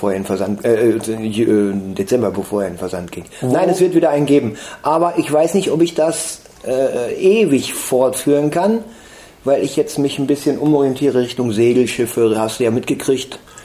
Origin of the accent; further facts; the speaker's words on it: Nachrodt, North Rhine-Westphalia, Germany; und ich komme auch aus Nachod. Das ist im Sauerland, beziehungsweise am Trotz im Sauerland, bei Altena.